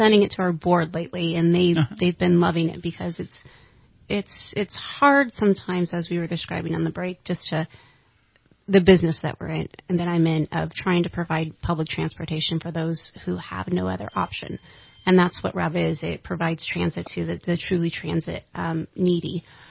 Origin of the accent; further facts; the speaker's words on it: California, United States; When I lived, I'm from Southern California, and because parking was more of an issue, I would take the bus every day to work.